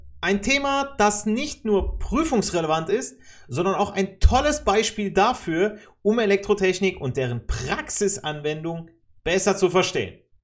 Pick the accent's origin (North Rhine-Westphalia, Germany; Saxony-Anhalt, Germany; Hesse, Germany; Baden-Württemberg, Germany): Hesse, Germany; Ich als Hesse und Wahlpfälzer erlaube mir jetzt mal, einen solchen Witz auch zu machen.